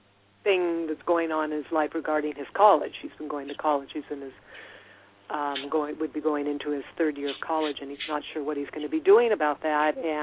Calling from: California, United States; I'm calling from California.

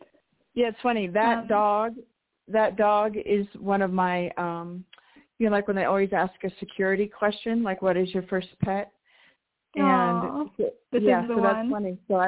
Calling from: New Mexico, United States; in New Mexico.

